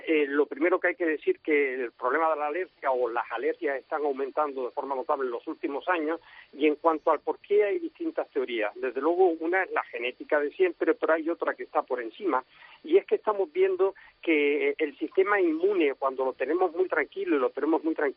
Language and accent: Spanish; Canary Islands, Spain; hay una incidencia muy leve de alergia a la gramínea en mi tierra, en Canarias